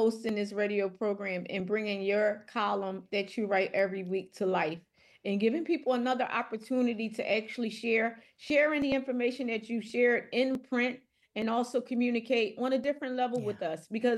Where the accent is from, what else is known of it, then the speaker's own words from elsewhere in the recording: Philadelphia, Pennsylvania, United States; as a Black African-American woman, I grew up in Philadelphia. I went to Dobbins. I went to Reynolds for elementary.